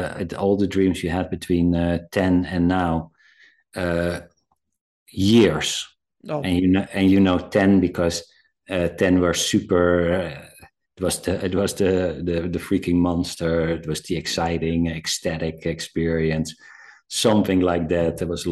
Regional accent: South Africa; born there; I've worked a lot with in South Africa, because I was born in South Africa

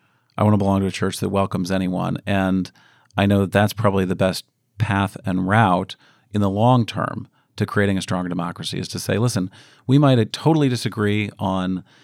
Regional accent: St. Louis, Missouri, United States; I grew up in St. Louis, again, in a Republican family and community

